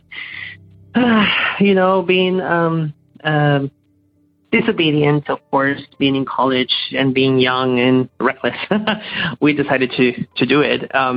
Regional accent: Peru; now in Toronto, Canada; So I am Canadian, but I was born and raised in Peru in South America.

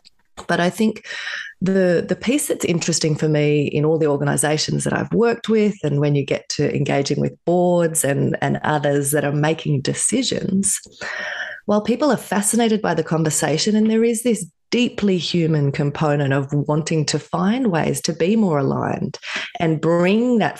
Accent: Australia; I grew up in Australia in a family that really our core values were around things like work ethic and independence and perspective and social justice.

